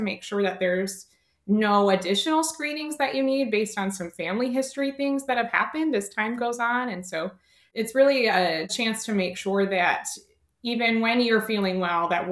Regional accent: Calmar, Iowa, United States; So I am from Iowa in the northeast corner in a super small town of 900 people in Kalmar, Iowa, but it's by Decorah.

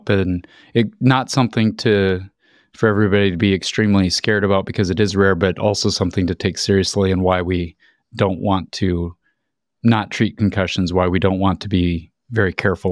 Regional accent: Iowa, United States; but I knew him growing up in Iowa.

